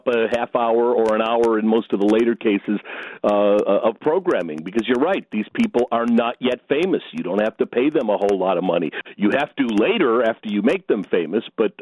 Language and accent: English; Chicago, Illinois, United States; I haven't, and I grew up in Chicago, so I should know that.